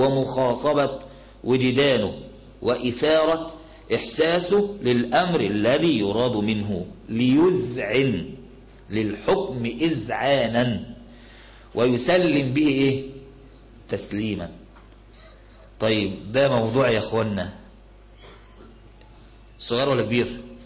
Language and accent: Arabic; Alexandria, Alexandria Governorate, Egypt; كان أحد المشايخ عندنا في اسكندرية